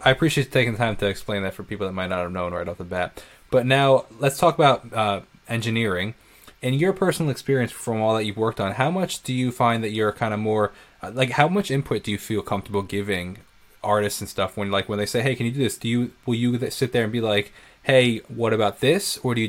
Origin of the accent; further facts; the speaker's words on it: Northport, New York, United States; I'm a musician from Northport, New York.